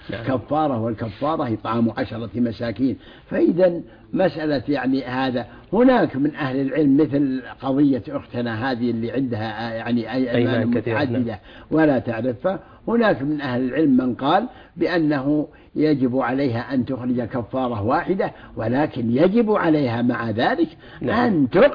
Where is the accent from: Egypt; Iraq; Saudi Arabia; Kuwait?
Saudi Arabia; غير بلادنا السعودية